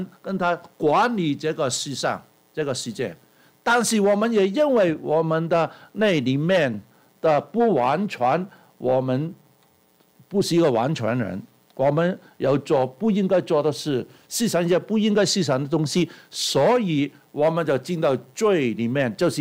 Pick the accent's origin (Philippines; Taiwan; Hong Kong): Hong Kong; 香港人永远都有这个习惯了。我是香港来的